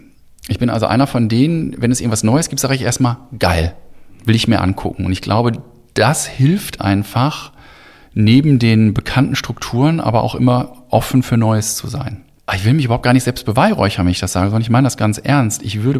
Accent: Mülheim, North Rhine-Westphalia, Germany; born there; also born or lived in United Kingdom; ich bin in Mülheim geboren, wohne mittlerweile wieder in Mülheim, habe einige Zeit lang in Großbritannien im englischen Ruhrpott gewohnt. Also ich würde mich als Pottkind und als Europäer bezeichnen.

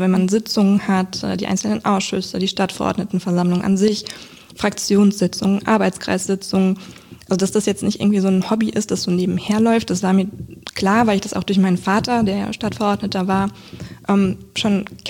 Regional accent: Wiesbaden, Hesse, Germany; so ein Nach-Hause-Kommen-Gefühl, wenn ich dann wieder in Wiesbaden angekommen bin, oder wenn man als Kind im Urlaub war und dann sind wir, also wir haben bei Henkel Trockengon gewohnt

